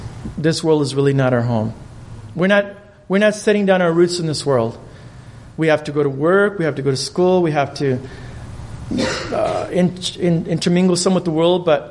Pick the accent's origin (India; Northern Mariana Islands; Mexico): Mexico; first language Spanish; English is a second language; now in United States; when I come across from Mexico into the United States, my first language was Spanish and then I learned English. My dominant language is English, believe it or not. But I speak good Spanish.